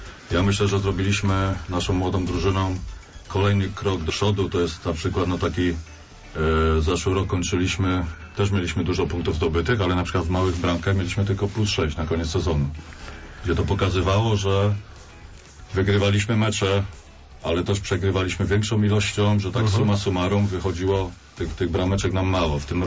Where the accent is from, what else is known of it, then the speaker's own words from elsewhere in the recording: Gniezno, Greater Poland Voivodeship, Poland; Przez to tak się wspieramy jako gnieźnianie.